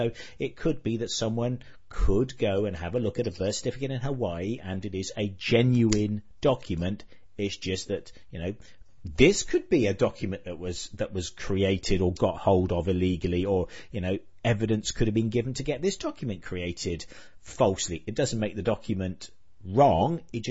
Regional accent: England, United Kingdom; Now, to me, being English, that to me says, hang on a minute, that's 7 shillings

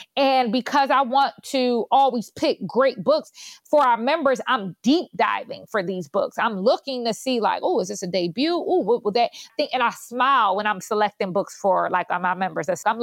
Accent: Philadelphia, Pennsylvania, United States; especially coming out of West Philly and me growing up in Southwest Philly.

